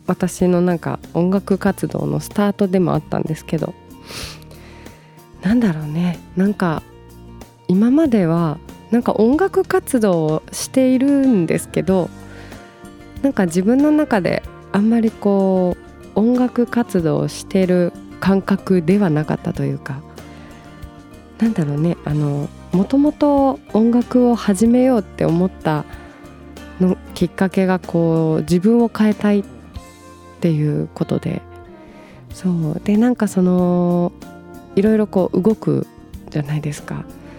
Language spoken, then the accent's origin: Japanese; Hamamatsu, Shizuoka, Japan; 地元静岡の、まあ、浜松市になるんですけどね、